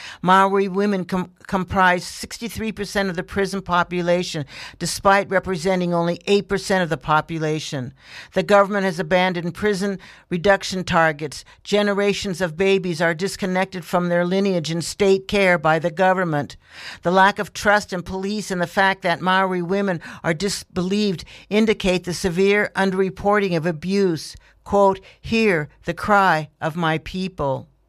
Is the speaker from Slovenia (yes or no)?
no; Lahaina, Hawaii, United States; I am also here today representing my hometown of Lahaina, which in August of 2023 was devastated by wildfire.